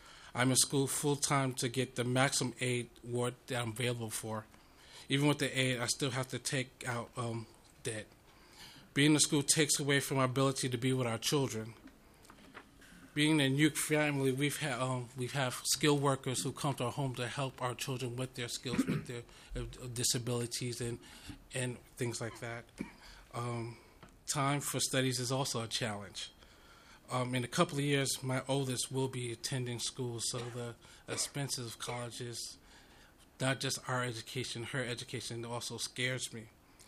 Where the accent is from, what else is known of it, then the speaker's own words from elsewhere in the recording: New York, United States; I was born and raised in New York.